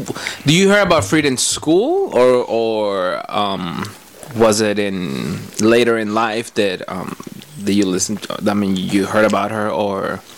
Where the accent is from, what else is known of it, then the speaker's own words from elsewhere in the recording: Mexico; I think I've always known about her growing up in Mexico